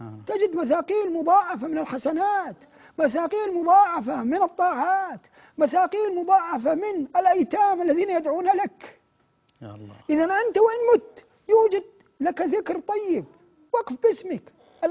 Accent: Mecca, Makkah Province, Saudi Arabia; والله عندنا في مكة وفي غير مكة، بلدنا مباركة، بلادنا مباركة الحمد لله.

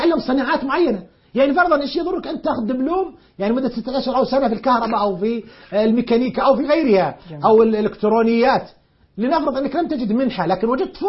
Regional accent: Saudi Arabia; كل الحكومات والجامعات والمؤسسات عندنا في المملكة العربية السعودية

